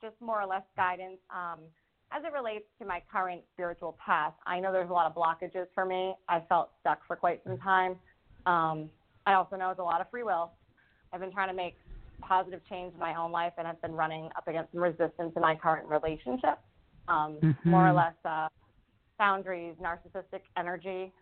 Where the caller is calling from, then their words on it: Rhode Island, United States; I'm calling from Rhode Island.